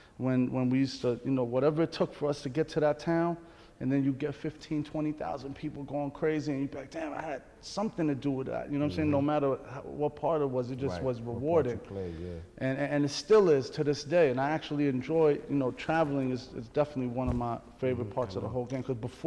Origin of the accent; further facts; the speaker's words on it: New York City, New York, United States; So I'm from Iran. My parents are from Iran, and I was born in New York City.